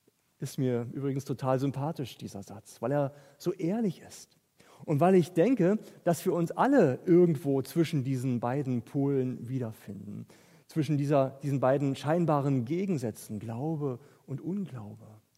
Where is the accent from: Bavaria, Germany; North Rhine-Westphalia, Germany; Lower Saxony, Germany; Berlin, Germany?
Berlin, Germany; Es war in der Oberstufe auf dem Gymnasium in meiner Heimatstadt Berlin.